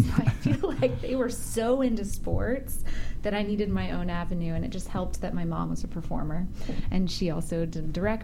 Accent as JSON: {"language": "English", "town": "Atlanta", "region": "Georgia", "country": "United States", "tie": "born or raised there", "said": "I'm from Atlanta."}